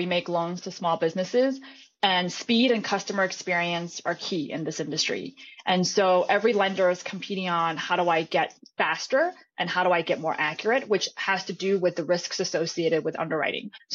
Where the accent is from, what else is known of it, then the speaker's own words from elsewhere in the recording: New York City, New York, United States; English is a second language; also born or lived in Shanghai, China; I grew up in New York City, just going backwards. And originally, I'm from China. I was born in Shanghai, which is one of the largest cities in the world.